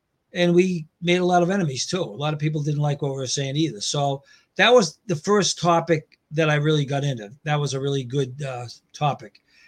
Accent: Framingham, Massachusetts, United States; now in Texas, United States; No, I'm from the Boston area. Actually from a city now called Framingham, 20 miles west of Boston.

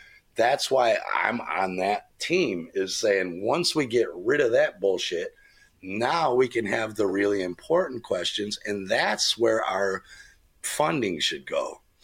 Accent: United States; I grew up in America.

